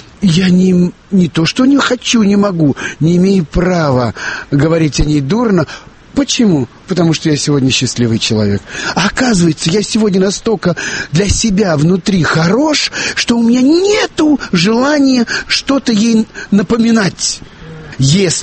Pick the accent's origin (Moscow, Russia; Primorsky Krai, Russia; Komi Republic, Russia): Moscow, Russia; А я уехал, все, я москвич, все, я вернулся домой, я вернулся в мой город знакомый до слез.